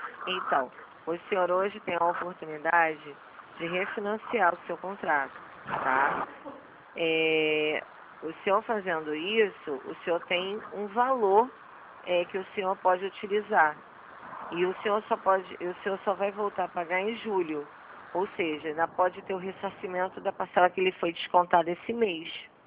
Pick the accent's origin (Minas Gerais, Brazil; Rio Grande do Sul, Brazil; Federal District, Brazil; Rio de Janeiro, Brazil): Rio de Janeiro, Brazil; Como é que o senhor sabe que eu sou carioca?